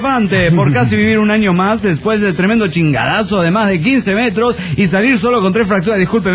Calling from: Mar del Plata, Buenos Aires Province, Argentina; de Mar del Plata, Argentina.

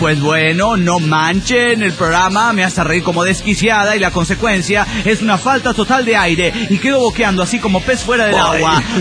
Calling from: Mexico City, Mexico; reportándome aquí del Distrito Federal

